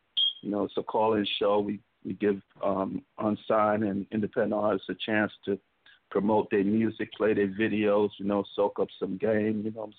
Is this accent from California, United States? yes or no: yes; San Francisco, California, United States; I'm from San Francisco. Just calling in, supporting the show